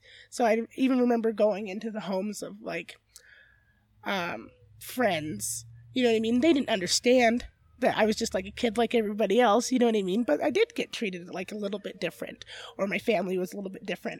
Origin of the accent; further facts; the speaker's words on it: Utah, United States; also born or lived in New York; I was born in New York. But, I mean, I'm a Utah girl. I've been here for forever.